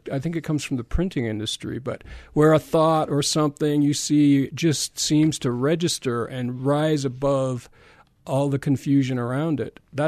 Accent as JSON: {"language": "English", "region": "Utah", "country": "United States", "tie": "born or raised there", "said": "Because growing up in Utah, we all have our ancestors who have those faith-promoting stories that we've heard about over and over again."}